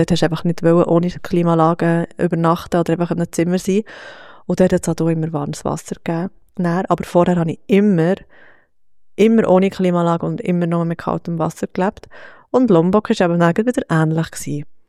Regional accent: Switzerland; wir sind halt einfach gleich in der Schweiz aufgewachsen

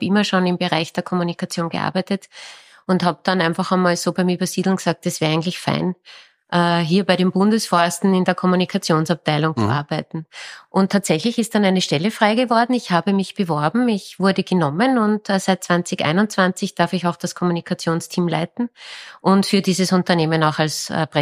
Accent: Upper Austria, Austria; born there; now in Gablitz, Austria; Ich bin eigentlich gebürtige Oberösterreicherin, aber mittlerweile schon sehr stark hier im Wienerwald verwurzelt. Einerseits lebe ich seit vielen Jahren hier, nämlich um genau zu sein in Gablitz mit meinem Mann und meinen beiden Kindern

